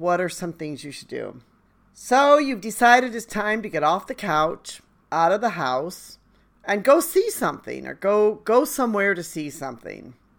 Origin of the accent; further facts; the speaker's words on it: China; And I'm like, no, I came from China. Like, the Chinese do not speak Japanese.